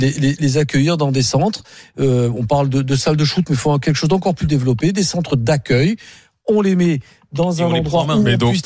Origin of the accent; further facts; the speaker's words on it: Marseille, Provence-Alpes-Côte d'Azur, France; J'ai travaillé au stup à Marseille, je suis marseillais. Donc je connais bien la ville